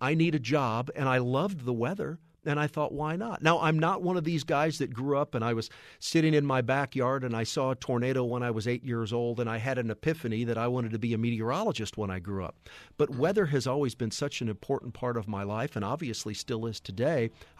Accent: Collinsville, Illinois, United States; My dad, I'm from Collinsville, Illinois. My dad worked for the street department in the town that I grew up in.

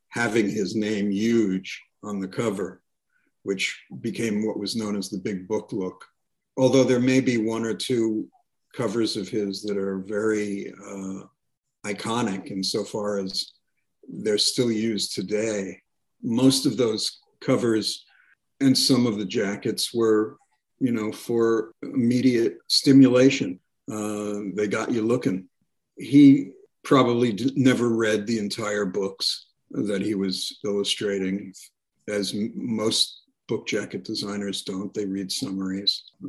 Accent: New York, United States; I speak with no R's because I'm from New York.

